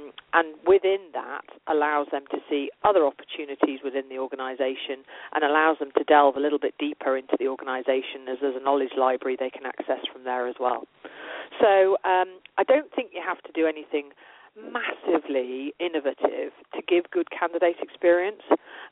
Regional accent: Yorkshire and the Humber, United Kingdom; I'm from North Yorkshire, which is 200 miles north of London, and we're known as being pretty straight talking.

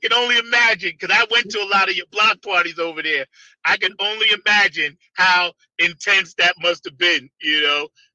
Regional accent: Long Island, New York, United States; like growing up on Long Island, even though it was a lot of talented musicians, it wasn't a lot of venues for freestyling.

